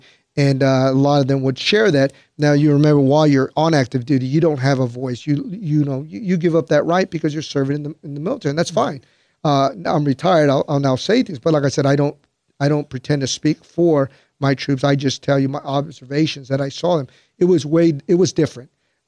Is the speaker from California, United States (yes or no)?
yes; National City, California, United States; I'm going to run for the district I grew up in. I grew up in National City.